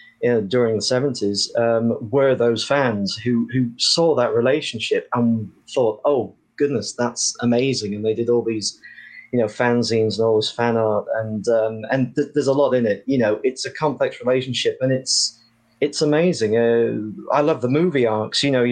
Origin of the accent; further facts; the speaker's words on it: United Kingdom; because I'm British. It's the accent